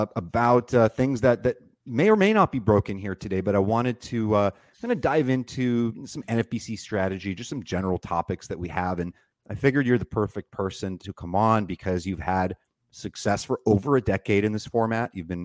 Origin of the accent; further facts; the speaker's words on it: California, United States; Like me as a Californian, I almost have to defend it to people that say, "Oh, In-N-Out is garbage," right?